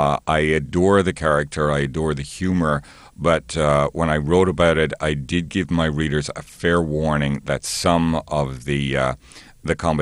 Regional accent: Ireland; At the same time, I'm originally Irish, and I recognize the Irishness of Sharon Horgan's humor.

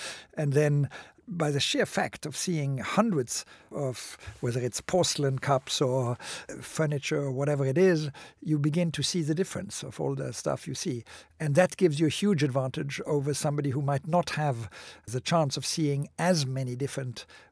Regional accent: Basel, Basel-Stadt, Switzerland; I grew up in, and I was born in Basel in Switzerland. And that's a city which, despite its relatively small size, has a fantastic tradition in the arts.

